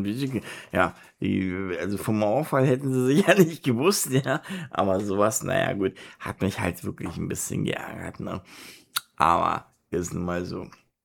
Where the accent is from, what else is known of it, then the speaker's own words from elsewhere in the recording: Berlin, Germany; habe ja da in Berlin gewohnt, ich bin ja Berliner.